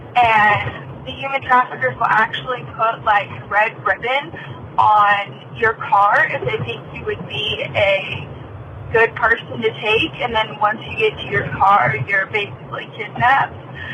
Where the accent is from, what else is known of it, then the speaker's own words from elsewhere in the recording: Texas, United States; Hi, Mike and Gibby. … I'm from North Texas.